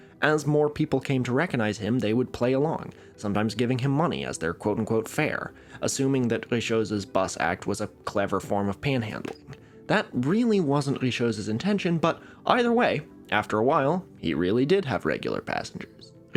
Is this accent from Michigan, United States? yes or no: no; Eugene, Oregon, United States; smaller than my hometown of Eugene, Oregon